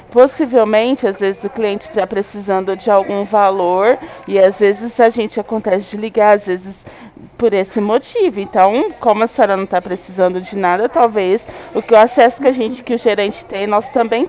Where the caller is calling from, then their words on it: Ribeirão Preto, São Paulo, Brazil; nós somos aqui de Ribeirão Preto.